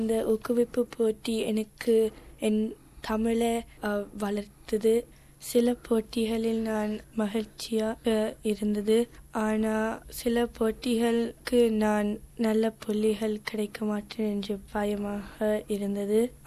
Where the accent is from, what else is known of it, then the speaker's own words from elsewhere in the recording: Australia; ஏனென்றால் சிறு வயதிலிருந்தே நான் ஆஸ்திரேலியா மண்ணில் தான் பிறந்து வளர்ந்தேன்.